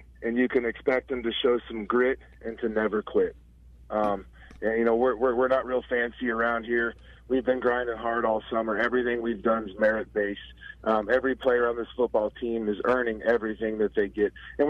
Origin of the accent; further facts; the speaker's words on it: Loveland, United States; I grew up right here in Loveland and played for Loveland High, graduated in 1998